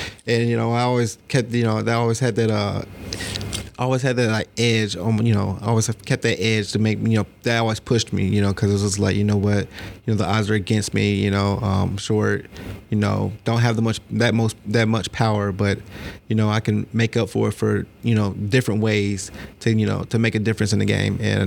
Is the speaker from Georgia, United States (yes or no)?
yes; Georgia, United States; Yeah, so Cobb County